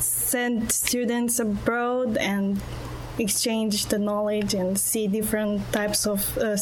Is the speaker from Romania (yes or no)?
yes; Romania; English is a second language; now in England; Near the capital, so it's the southern part.